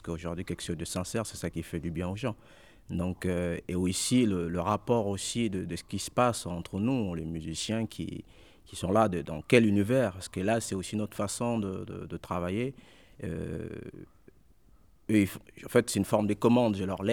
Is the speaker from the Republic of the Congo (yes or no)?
yes; Republic of the Congo; now in France; Non, je ne suis pas né en France. Je suis né au Congo.